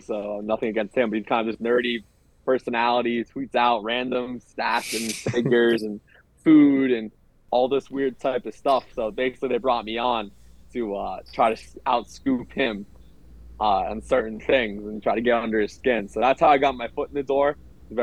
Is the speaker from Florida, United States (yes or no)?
yes; Weston, Florida, United States; Yeah, I grew up in South Florida, a Fort Lauderdale suburb called Weston.